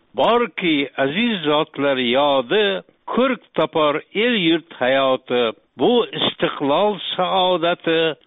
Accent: Gurlan, Xorazm Region, Uzbekistan; bizning qishlog'imiz Gurlar rayoni bog'lamida bo'lsa, ular Shavotda tug'ilgan. Uylarimizdan orasi 4-5 km edi.

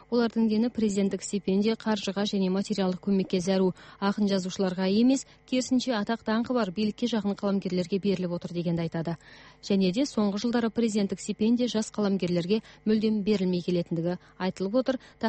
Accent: Shymkent, Kazakhstan; born there; Қазақстанның оңтүстігінде Шымкентте дүниеге келдім. Туыстарым Алматыда тұрады.

